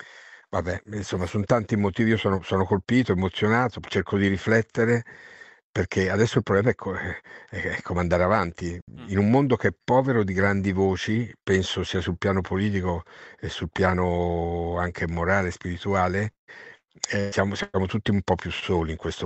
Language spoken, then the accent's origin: Italian; Assisi, Umbria, Italy; per chi come me è nato e cresciuto ad Assisi